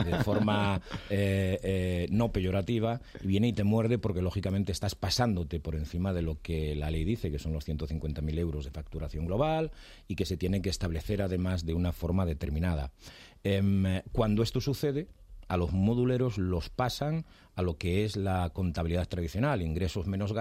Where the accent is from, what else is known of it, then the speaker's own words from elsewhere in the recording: Galicia, Spain; yo era muy irónico porque soy gallego y por lo tanto meloso